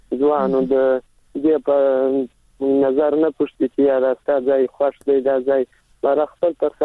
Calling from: Helmand, Afghanistan; د هلمند سره.

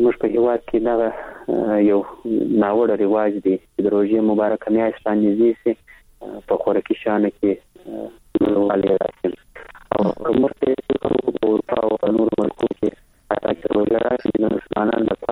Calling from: Kandahar, Afghanistan; کندهار درسره ټلیفون لیکته وصل سوي

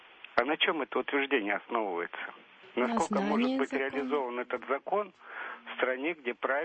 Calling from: Serdobsk, Penza Oblast, Russia; Я беспокою вас из Пензенской области, город Сердобск. В общем, регион весьма-весьма своеобразный.

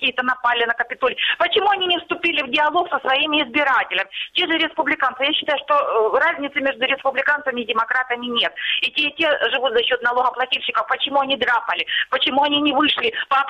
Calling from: Luhansk Oblast, Ukraine; Луганщина

